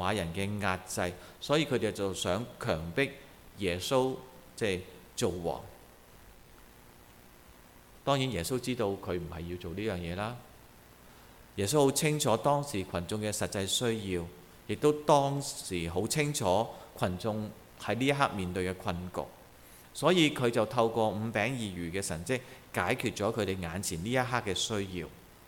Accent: China; 然后即我们中国人打包

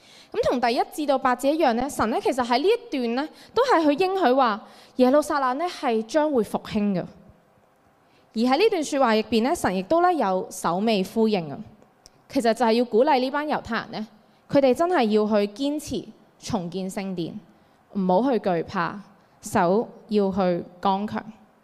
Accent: Hong Kong; 其实我们作为香港人是生活在一个很讲求能力的社会里面

